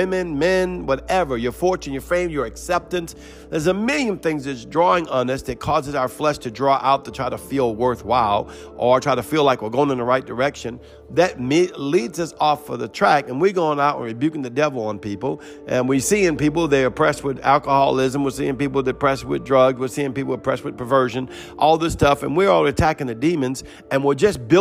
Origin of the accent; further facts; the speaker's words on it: New Orleans, Louisiana, United States; I was on Bourbon Street. I'm from New Orleans.